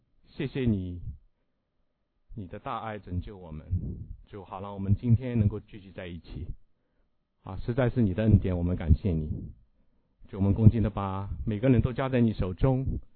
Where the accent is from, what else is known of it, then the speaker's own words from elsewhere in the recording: China; 哦，我们从中国来，我们记得哈